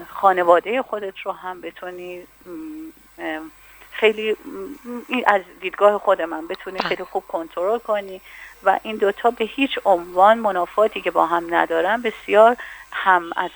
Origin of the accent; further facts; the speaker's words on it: Hamadan, Iran; تمایل قلبی خودم واقعیتش به آمدن به شهر خودم، مجدداً برگشتم به همدان و الانم مدت 5 سال هستش، 5 سال و نیم تقریبا در همدان